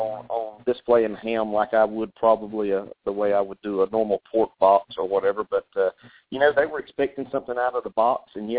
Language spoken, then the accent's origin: English; Georgia, United States; they make you say salmon because I'm from Georgia, so it's salmon.